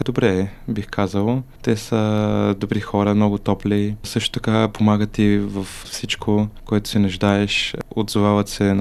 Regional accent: Plovdiv, Plovdiv Province, Bulgaria; Ами да, от Пловдив съм.

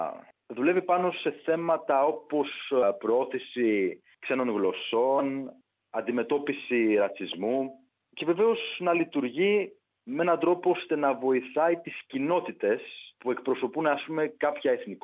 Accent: Lamia, Central Greece, Greece; moved away as an adult; now in Australia; Κατάγομαι από τη Λαμία της Φθιώτιδας και στην Αυστραλία ήρθα για πρώτη φορά το 2007 για διακοπές, να επισκεφθώ τότε τον πατέρα μου, ο οποίος μόλις είχε έρθει εδώ. Έπειτα από μερικά χρόνια αποφάσισα να έρθω και να εγκατασταθώ μόνιμα

